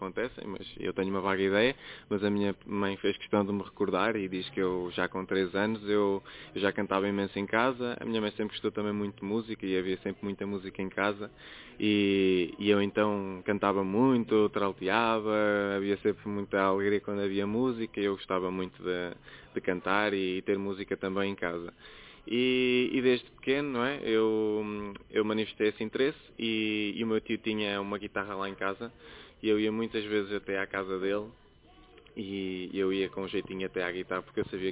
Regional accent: Aveiro, Centro, Portugal; also born or lived in Ílhavo; eu sou daqui de Aveiro, nasci em Aveiro, vivi muitos anos em Ilha, e agora estou aqui depois de casar, vim para Aveiro e estou aqui a morar bem no centro, ao pé do Glicínias.

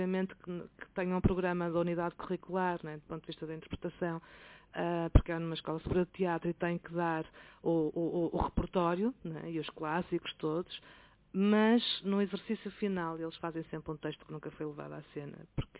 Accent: Portugal; enquanto portuguesa e enquanto encenadora, nascida e criada em Portugal

